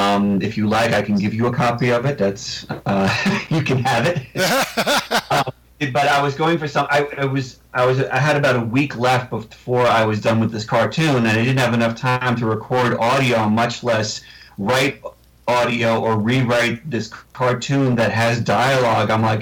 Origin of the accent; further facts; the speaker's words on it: New York, United States; accent: Long Island; I've tried incredibly hard to not sound like I come from Long Island, New York.